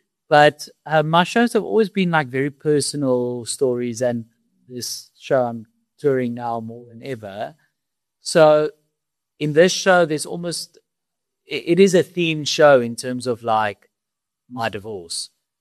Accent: South Africa; now in Australia; that proves that it's not just people laugh at me because I'm South African and I'm saying South African things which are making them laugh.

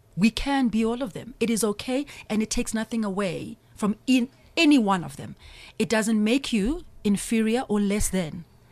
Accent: Umlazi, KwaZulu-Natal, South Africa; Growing up in Mlazi, I speak Zulu fluently, and Tsonga and Zulu are both Nguni-based languages.

